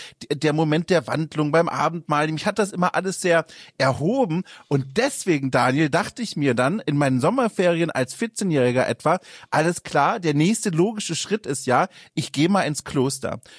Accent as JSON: {"language": "German", "region": "Bavaria", "country": "Germany", "said": "auch Süddeutschland, ich komme aus Franken"}